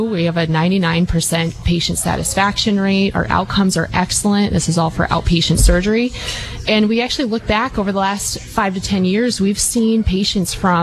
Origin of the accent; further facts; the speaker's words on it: Monterey, California, United States; So I grew up in Monterey. I've actually been in the area for a while